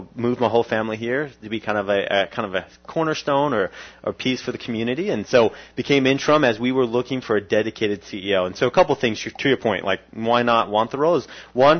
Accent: New York, United States; also born or lived in Tucson, United States; Well, so originally I'm from New York, so this has been very different environment.

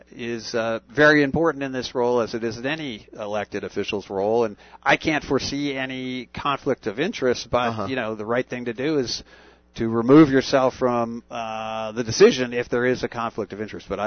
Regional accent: Tucson, Arizona, United States; now in Phoenix, United States; I grew up in Tucson. I live in Phoenix now.

